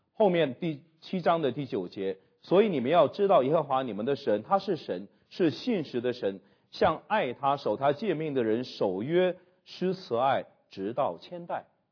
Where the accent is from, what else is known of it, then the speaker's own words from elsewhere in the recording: China; 比如说我们中国人说叫做一人得道鸡犬升天